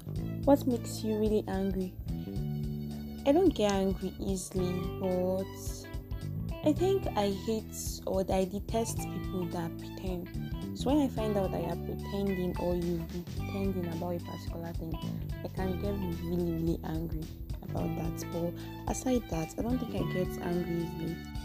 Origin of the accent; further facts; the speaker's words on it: Cross River, Nigeria; old presently, but by June 21st, I should be 22 years old. My state of origin, I'm from Cross River State, Nigeria.